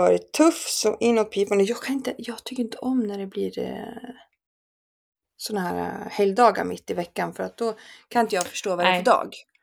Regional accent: Fagersta, Västmanland County, Sweden; Jag är ju inte från Stockholm liksom.

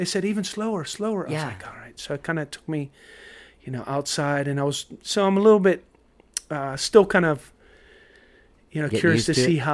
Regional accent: Pittsburgh, Pennsylvania, United States; also born or lived in New York; Yeah, we have family. Yeah, I grew up there. Mm-hmm. Pittsburgh, moved to New York for a little bit

